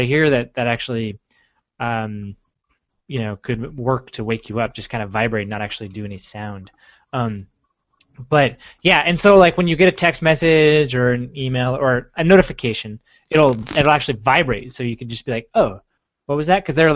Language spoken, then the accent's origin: English; United Kingdom; I'm British. I don't care.